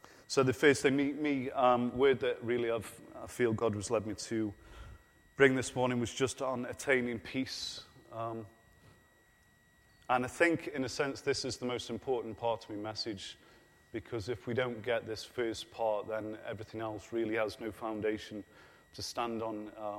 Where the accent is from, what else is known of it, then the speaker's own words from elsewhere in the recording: Stoke-on-Trent, West Midlands, United Kingdom; moved away as an adult; now in Scotland; I'm 39 years old. I come from Stoke-on-Trent. I come up about 8 years ago up to Scotland.